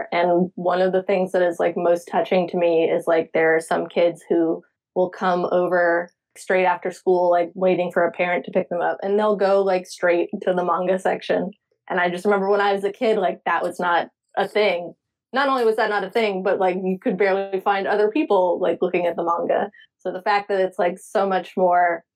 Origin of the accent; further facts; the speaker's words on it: Franklin, Massachusetts, United States; Like I grew up in Franklin, Massachusetts, which I always say, you know, home of the nation's first public library.